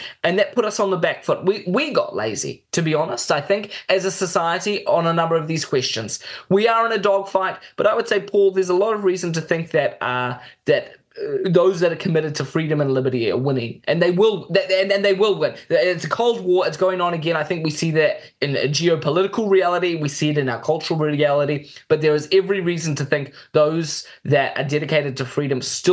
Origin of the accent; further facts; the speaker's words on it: Mozambique; I grew up in Mozambique in the 90s and in the 2000s.